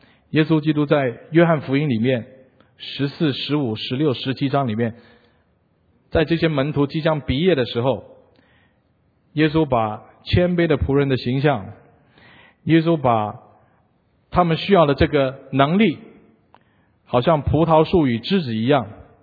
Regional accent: Hong Kong; 因为我成长在香港的地方

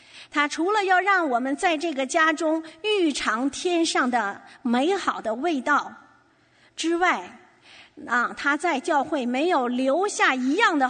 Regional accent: China; moved away as an adult; now in Canada; 我常常在想我也有这样的经历，当人问我说你是哪人啊，我就会回答说我是中国人。

